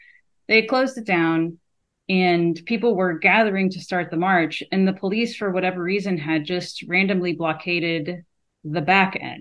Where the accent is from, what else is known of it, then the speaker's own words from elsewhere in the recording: Florida, United States; And I grew up in South Florida, right? So a lot of big immigrant community there.